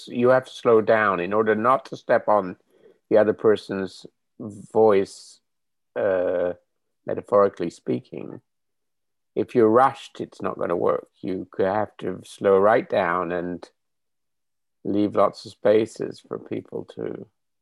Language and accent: English; England, United Kingdom; I grew up in England and there were no phones when I grew up.